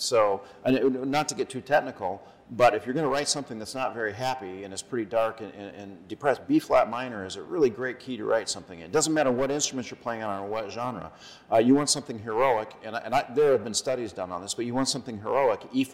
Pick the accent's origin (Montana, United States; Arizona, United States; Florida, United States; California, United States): Arizona, United States; also born or lived in Kansas; So I grew up in Arizona.